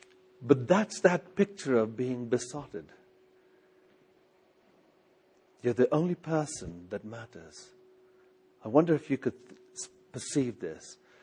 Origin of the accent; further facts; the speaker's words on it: England, United Kingdom; I come from England. We have a word in England called, the word is besotted.